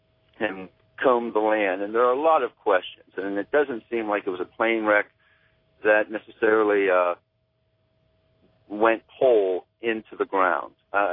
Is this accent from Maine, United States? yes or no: no; Somerset, Pennsylvania, United States; I'm calling from Bedford, Pennsylvania